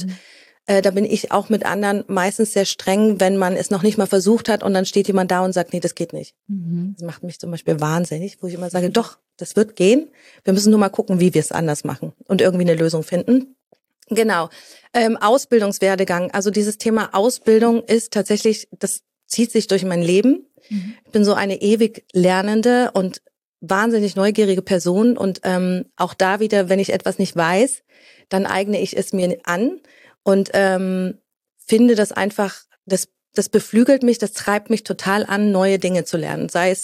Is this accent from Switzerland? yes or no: no; East Germany, Germany; ich bin fast 46, werde jetzt im Januar 46, ich bin in der ehemaligen DDR groß geworden